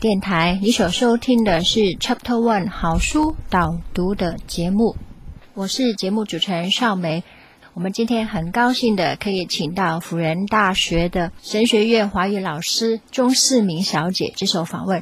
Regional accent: China; 那今天我们介绍的这本书讲的是有关死亡，我们中国人是最忌讳这个话题的。

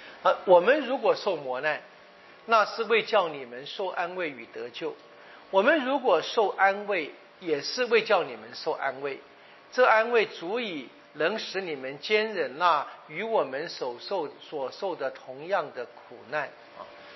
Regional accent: China; 我想我们中国人话说这个休戚与共了哈

